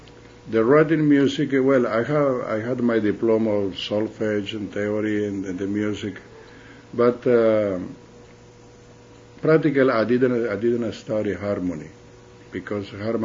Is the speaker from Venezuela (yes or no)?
yes; Venezuela; I grew up in Latin, in Venezuela.